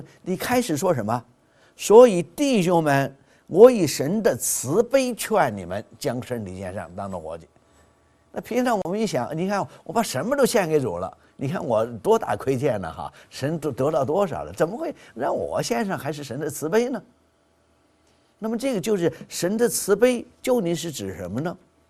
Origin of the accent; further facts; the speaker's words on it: China; 我们中国人讲什么，滴水之恩当涌泉相报